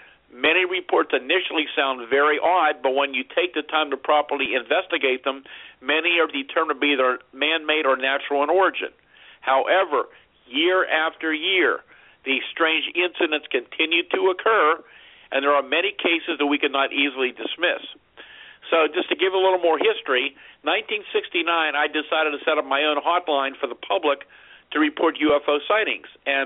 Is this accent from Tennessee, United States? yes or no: no; Greensburg, Pennsylvania, United States; We start out very small in my hometown of Greensburg, about 30 miles east of Pittsburgh